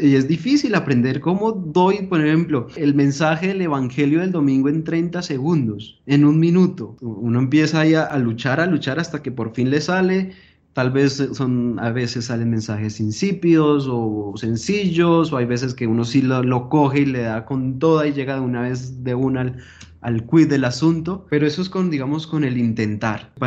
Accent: Bogotá, Colombia; yo soy de Bogotá

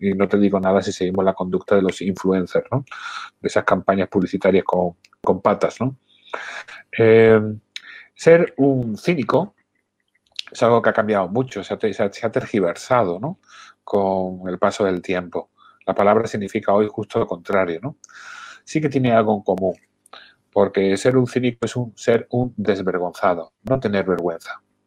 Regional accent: Andalusia, Spain; Yo soy andaluz y en Andalucía, mi tierra, bueno, pues estamos continuamente riéndonos, ¿no?

